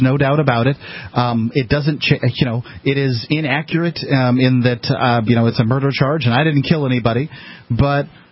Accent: Florida, United States; the ability to vote in a few states, including Florida, my home state.

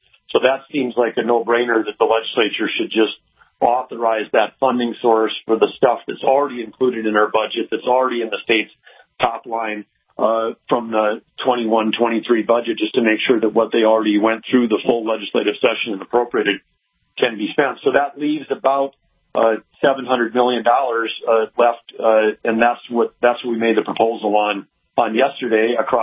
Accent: North Dakota, United States; as an American, as a citizen, as someone that, grew up and lived my life in North Dakota, it's baffling and it's heartbreaking and it's disturbing.

